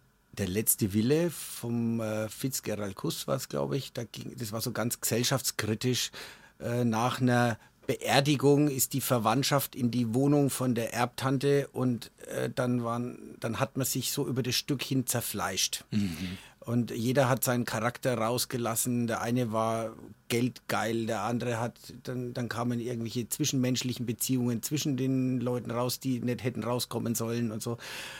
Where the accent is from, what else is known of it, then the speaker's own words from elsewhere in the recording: Bavaria, Germany; accent: Franconian; Aber wenn mein Gegenüber kein Dialekt spricht, dann gehe ich da automatisch auf Fränkisch mit Allerweltsakzent heute.